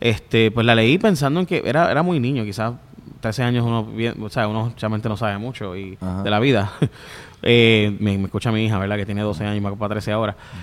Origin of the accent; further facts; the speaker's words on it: San Lorenzo, Puerto Rico; also born or lived in Chicago; Bueno, nací en Chicago, pero me crié en San Lorenzo.